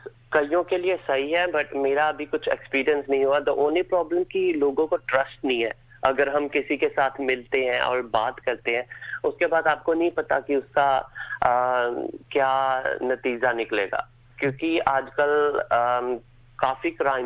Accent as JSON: {"language": "Hindi", "town": "Hoshiarpur", "region": "Punjab", "country": "India", "moved": "as an adult", "lives_now": "Australia", "said": "मैं इंडिया से होशियारपुर से हूँ."}